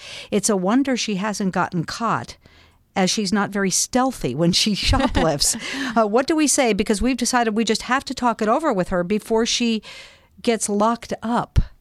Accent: Albuquerque, New Mexico, United States; I grew up in Albuquerque, New Mexico

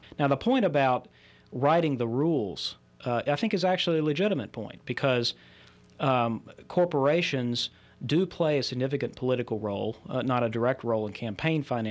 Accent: North Carolina, United States; I'm from North Carolina.

